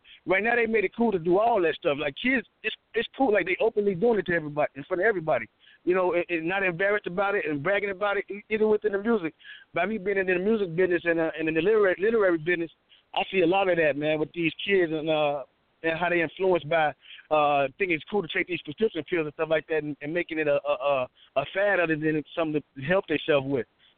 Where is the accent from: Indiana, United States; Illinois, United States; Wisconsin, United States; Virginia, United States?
Illinois, United States; Chicago; I'm 45 now, so, you know, growing up in Chicago, in the streets of Chicago, it wasn't cool for our people to do drugs.